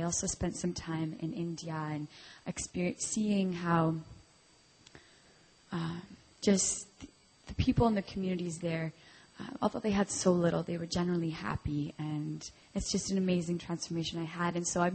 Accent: Niagara Falls, Ontario, Canada; now in Montreal, Canada; I'm from Niagara Falls, Ontario. I just arrived at McGill University 5 weeks ago

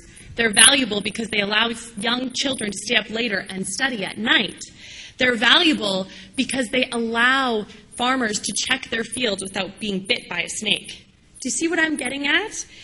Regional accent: Canada; I hold a unique position of being a Canadian who runs a global not-for-profit.

